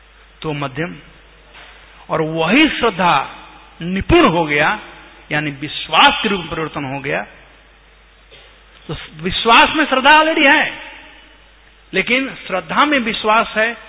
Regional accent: Bihar, India; ये हमारे यहाँ बिहार में कहावत है

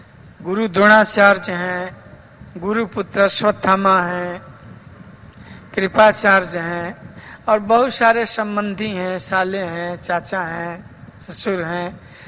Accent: Bihar, India; हमारे यहाँ बिहार में एक लोकोक्ति है

